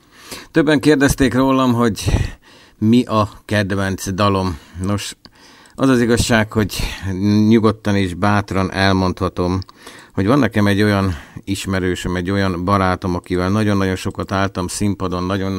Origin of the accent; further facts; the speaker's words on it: Eger, Heves, Hungary; Üdvözlök mindenkit, én Egerből, Magyarországról vagyok.